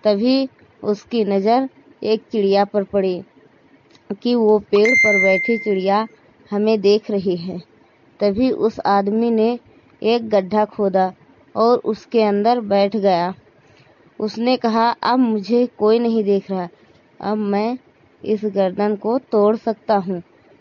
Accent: Hariharpur, Uttar Pradesh, India; मैं हरिहरपुर की रहने वाली हूँ, जिला सरावस्ती से।

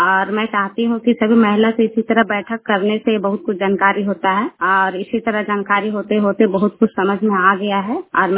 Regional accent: Jarwa, India; जरवा पंचायत के रहने वाली हूँ। मैं एक घरेलू महिला हूँ

